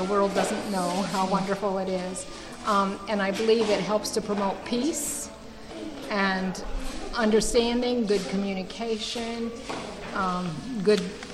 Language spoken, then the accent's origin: English; Indiana, United States; now in Nigeria; I'm from Indiana.